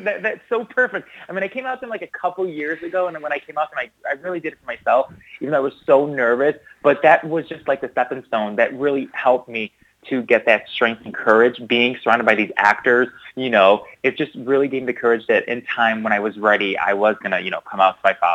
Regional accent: Chicago, Illinois, United States; because growing up in Chicago, I would go to the taping twice a year

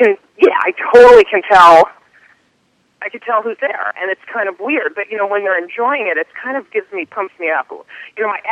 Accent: New Jersey, United States; I'm from New Jersey. What the hell else am I going to play?

